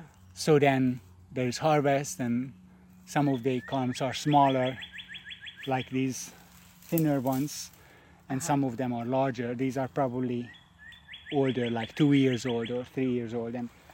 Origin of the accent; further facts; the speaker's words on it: Hungary; I'm from Hungary originally.